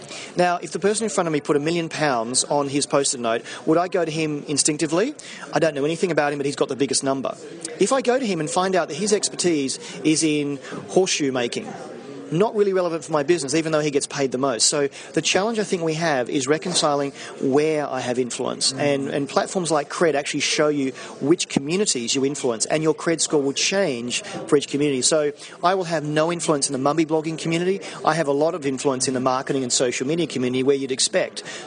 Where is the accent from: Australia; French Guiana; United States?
Australia; now in London, United Kingdom; I'm Australian living in London